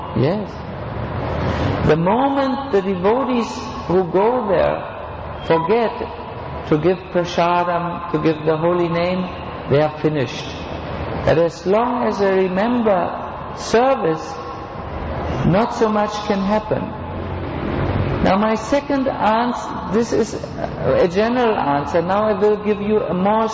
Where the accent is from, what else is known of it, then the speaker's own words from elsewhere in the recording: Germany; English is a second language; I'm coming from Germany.